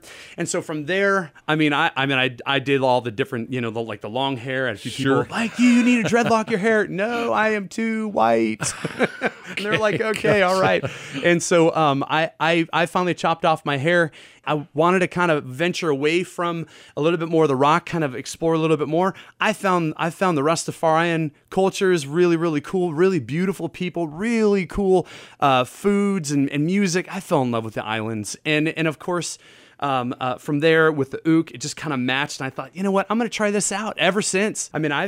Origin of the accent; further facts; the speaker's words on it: Eugene, Oregon, United States; Well, one, Eugene, Oregon was really my hometown, home state.